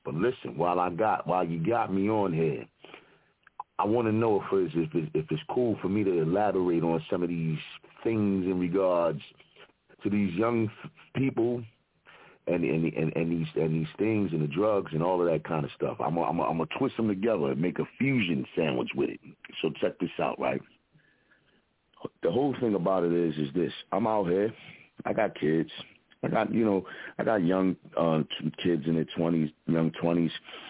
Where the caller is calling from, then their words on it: Philadelphia, Pennsylvania, United States; representing from the Broad Street Bully side of Philadelphia. Yo, where we used to have good jump shots, now we only take mug shots.